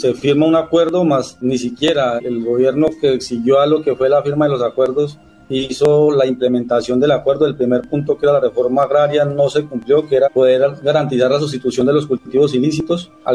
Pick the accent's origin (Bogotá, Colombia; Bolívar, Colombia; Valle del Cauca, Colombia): Valle del Cauca, Colombia; la zona de donde vengo, el Valle del Cauca, está pasando por una situación muy compleja